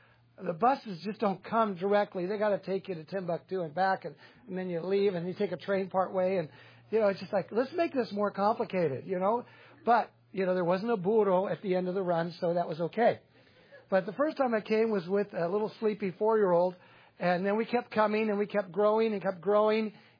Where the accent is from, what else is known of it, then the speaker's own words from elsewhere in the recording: Whittier, California, United States; born there; I was born in Whittier, California, in the LA area.